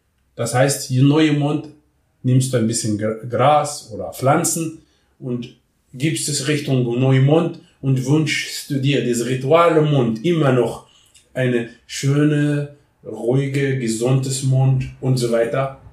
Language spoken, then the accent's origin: German; Morocco; dass es jemand auch Marokko, meine Heimat, zu zeigen, meine Heimat